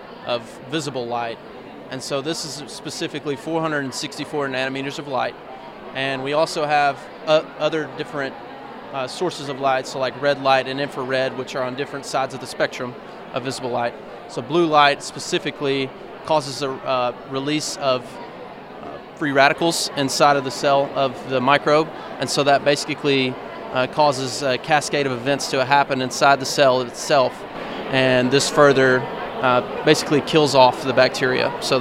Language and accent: English; West Memphis, Arkansas, United States; So I'm from West Memphis, Arkansas, originally.